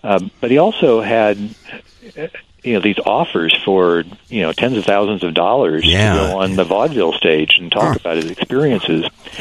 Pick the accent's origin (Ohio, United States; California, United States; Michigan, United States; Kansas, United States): Kansas, United States; Oh, yes. I'm from Kansas.